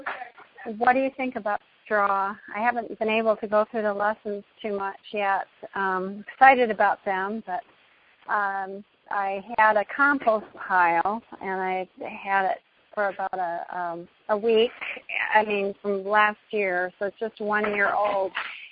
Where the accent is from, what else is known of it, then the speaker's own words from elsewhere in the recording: Morris, Oklahoma, United States; I'm from Morris, Oklahoma.